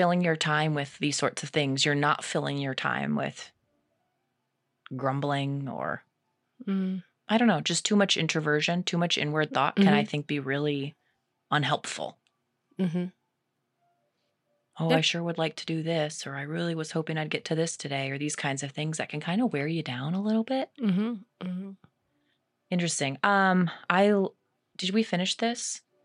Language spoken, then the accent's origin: English; Idaho, United States; I'm a transplant from Idaho